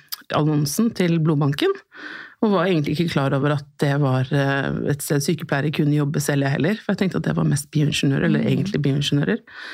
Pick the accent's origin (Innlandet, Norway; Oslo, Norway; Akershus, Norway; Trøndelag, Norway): Oslo, Norway; er født og oppvokst her i Oslo. Jeg har blitt 43 år